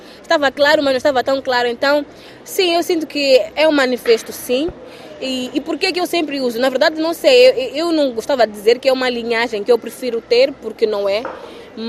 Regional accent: Mozambique; moved away as an adult; Agora vai fazer um ano que eu saí de Moçambique, não saí totalmente, mas tenho frequentado muito a França.

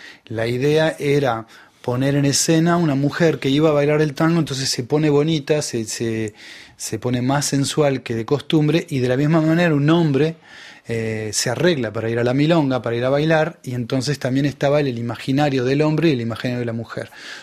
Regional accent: Uruguay; los uruguayos tenemos algo de los dos. Tenemos un acento que se parece mucho al acento de Buenos Aires, por eso estamos en la Cuenca del Plata, o sea, entre el Río de la Plata. Pero también tenemos mucho de Brasil y es una parte más africana que tenemos nosotros.

